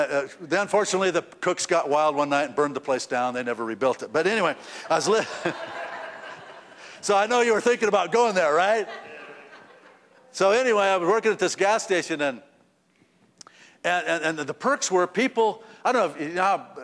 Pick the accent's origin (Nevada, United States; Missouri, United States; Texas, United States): Nevada, United States; Reno; I came from Reno. We had lots of suckers come through Reno.